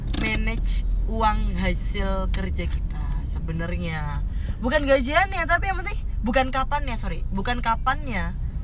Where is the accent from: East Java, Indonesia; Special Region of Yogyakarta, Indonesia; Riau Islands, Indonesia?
Special Region of Yogyakarta, Indonesia; Yogyakarta; Jadi sebenarnya aku orang Jogja, tapi mungkin nggak kelihatan medok karena aku pernah siaran sih.